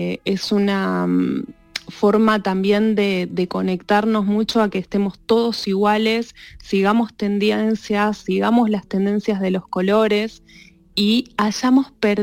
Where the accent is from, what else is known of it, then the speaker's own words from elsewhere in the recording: Argentina; now in Spain; Soy argentina, pero estoy aquí, voy, vengo, estoy un tiempo en esta tierra que amo, amo estar en España